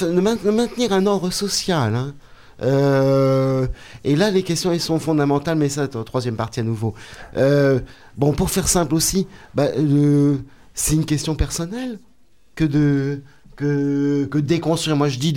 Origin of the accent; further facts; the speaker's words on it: France; born there; Désolé, nous, on est nés en France. Désolé, nous, on est allés dans des écoles françaises.